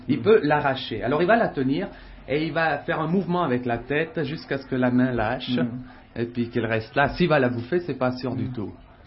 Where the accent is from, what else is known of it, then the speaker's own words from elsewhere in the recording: Bern, Switzerland; Je suis neuchâtelois de ma famille, mais j'ai fait toutes mes écoles à Berne.